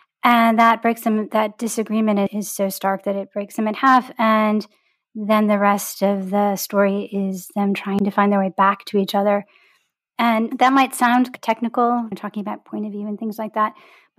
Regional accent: Detroit, Michigan, United States; It's about a coming-of-age story of a girl growing up in Detroit, where I grew up

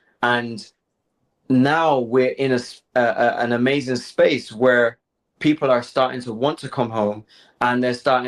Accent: Barbados; born there; because I was born in Barbados

